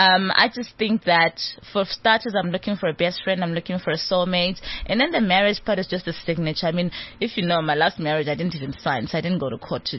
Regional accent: Soweto, Gauteng, South Africa; They call it a Porsche. I call it a Porsche. I'm from Soweto. I'm like, very African. Porsche.

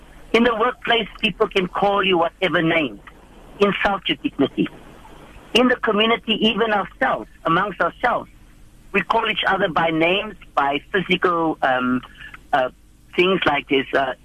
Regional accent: South Africa; as South African citizens, we need to stand up for our rights. We need to take our place.

